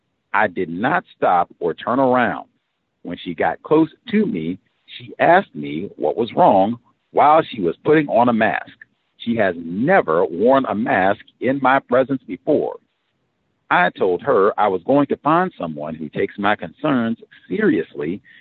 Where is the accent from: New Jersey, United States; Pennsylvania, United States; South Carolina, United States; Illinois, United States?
South Carolina, United States; now in Springfield, United States; I am almost 1,000 miles from home. I came from South Carolina to Springfield, Missouri, for an education and a career in truck driving.